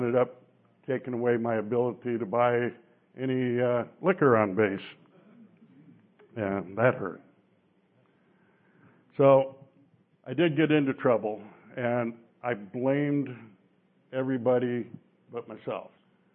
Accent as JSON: {"language": "English", "region": "Wisconsin", "country": "United States", "tie": "born or raised there", "said": "I was born and raised in Wisconsin, thought I was used to harsh winters, but North Dakota had it beat."}